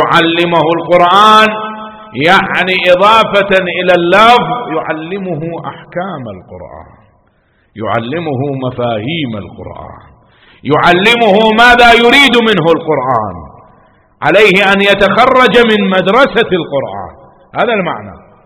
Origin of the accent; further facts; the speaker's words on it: Najaf, Najaf Governorate, Iraq; أنا شايف في العراق عندنا في النجف